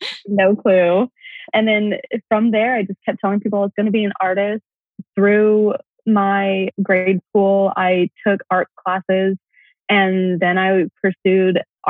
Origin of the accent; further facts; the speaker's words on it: Georgia, United States; I grew up in Southeast Georgia. So I'm way on the other side of where you are on the West Coast. Grew up there, spent my whole childhood there, and then went to a small liberal arts school in the North Georgia mountains.